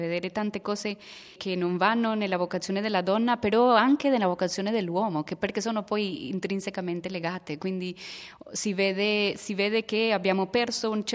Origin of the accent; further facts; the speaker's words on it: Colombia; in Colombia, che è il mio paese